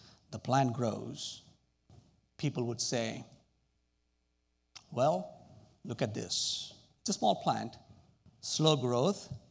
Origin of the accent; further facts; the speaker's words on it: India; But where I grew up back in India, you would see rocks all over the place.